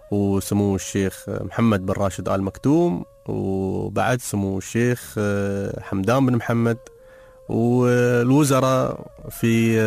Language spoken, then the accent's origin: Arabic; United Arab Emirates; فأنا لأني من الإمارات